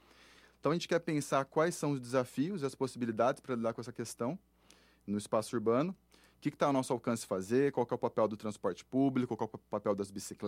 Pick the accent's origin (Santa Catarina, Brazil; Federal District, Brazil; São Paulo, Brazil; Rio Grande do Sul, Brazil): São Paulo, Brazil; São Carlos; sou daqui de São Carlos